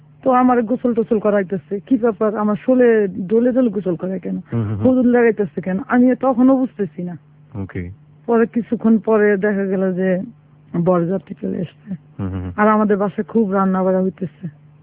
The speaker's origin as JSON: {"language": "Bangla", "town": "Dhaka", "region": "Dhaka Division", "country": "Bangladesh", "tie": "born or raised there", "said": "ঢাকা মহাখালীতে আমরা থাকতাম।"}